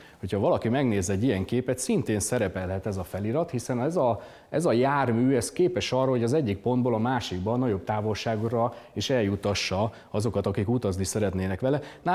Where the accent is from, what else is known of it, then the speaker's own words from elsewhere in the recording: Győr, Győr-Moson-Sopron, Hungary; Törzsgyökeres győri vagyok, tehát nem messziről jöttem.